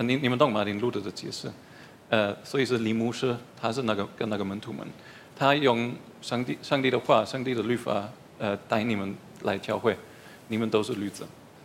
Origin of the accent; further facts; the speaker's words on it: Germany; Chinese is a second language; 那我是德国人，所以我们在德国除了教会之外，我们也是比较基督教化的社会。